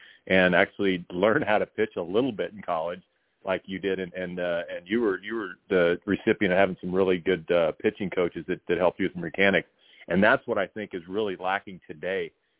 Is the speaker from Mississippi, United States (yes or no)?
no; Nebraska, United States; I come from Western Nebraska, and we didn't have scouts out there growing up